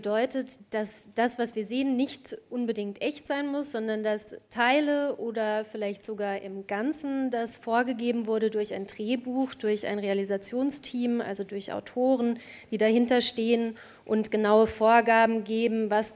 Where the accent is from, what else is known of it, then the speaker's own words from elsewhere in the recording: Baden-Württemberg, Germany; Ich bin in Baden-Württemberg zur Schule gegangen, aber damals gab es das nicht.